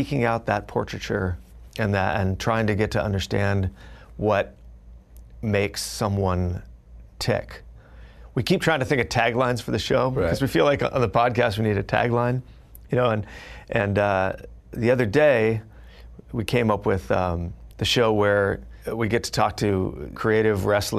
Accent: Fullerton, California, United States; But growing up, I grew up in Fullerton, California, and Fullerton was the home of, I think, three very important things.

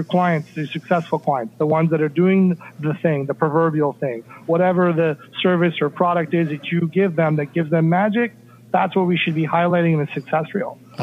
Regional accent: Orlando, Florida, United States; I am from Orlando.

